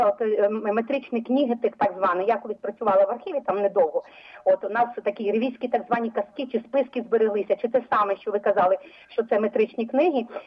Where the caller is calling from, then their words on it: Oleksandriia, Rivne Oblast, Ukraine; Я з Рівненщини, із села Олександрія, де був маєток останнього князя Любомирського.